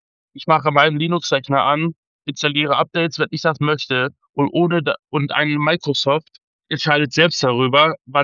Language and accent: German; Harz, Germany; Ja, ich komme aus dem Harz, arbeite im Handel, bin 33 Jahre alt